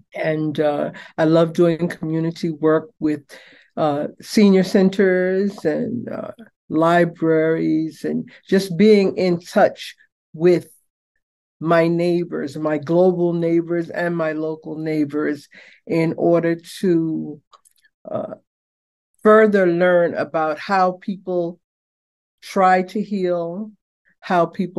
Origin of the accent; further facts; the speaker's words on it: Brooklyn, New York, United States; also born or lived in Harlem / New Jersey; I was born in Harlem. And my mother moved to Brooklyn upon getting married. And I've lived in Brooklyn, save for about 3 years where I lived in Jersey for a while. But yeah, Brooklyn, I would say, is my home.